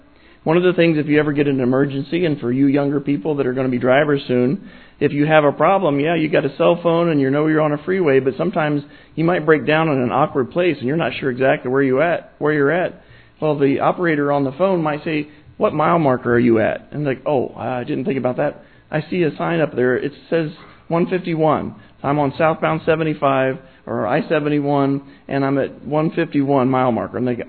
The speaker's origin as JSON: {"language": "English", "town": "Vandalia", "region": "Ohio", "country": "United States", "tie": "born or raised there", "said": "Growing up in Vandalia, it was easy for me to know everything"}